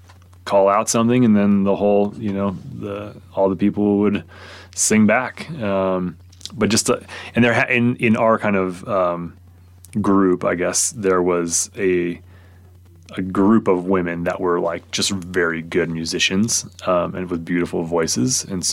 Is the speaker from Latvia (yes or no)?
yes; Latvia; first language Latvian; So for me, Latvian is my first language. So that's what I, you know, I didn't really get a firm grasp on English until I went to kindergarten.